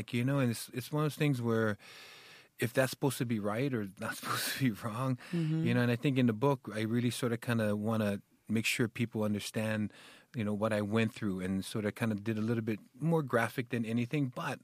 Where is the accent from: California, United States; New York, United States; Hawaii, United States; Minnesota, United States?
Hawaii, United States; I grew up in a very poor family, but it was, you know, growing up in Hawaii, poor is a lot better than anywhere else, I think, in the world.